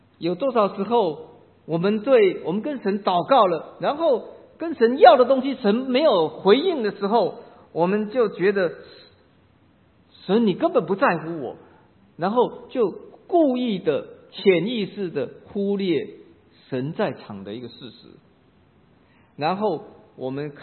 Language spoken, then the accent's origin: Chinese; China; 我们中国人讲说人如其名